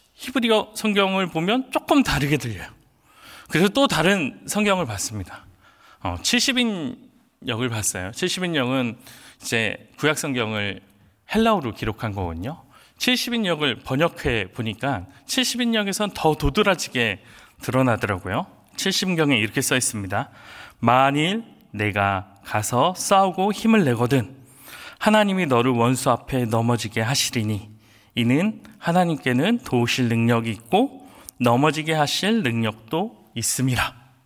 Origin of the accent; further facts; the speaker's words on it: Chungcheong, South Korea; 저는 충청도 사람인데 충청도 사람들은 돌려서 이야기 많이 하거든요.